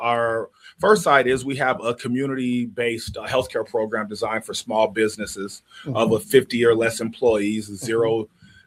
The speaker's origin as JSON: {"language": "English", "town": "Muskegon Heights", "region": "Michigan", "country": "United States", "tie": "born or raised there", "said": "I'm from Muskegon Heights. I'm actually a Muskegon Heights resident. Born there, grew up there my whole life, graduated from Muskegon Catholic."}